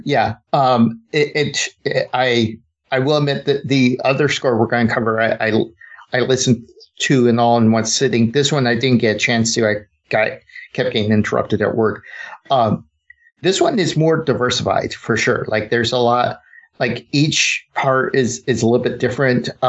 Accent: New Mexico, United States; I grew up in New Mexico

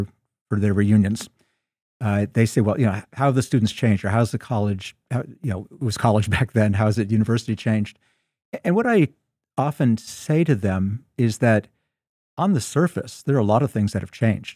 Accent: New York, United States; I grew up in New York

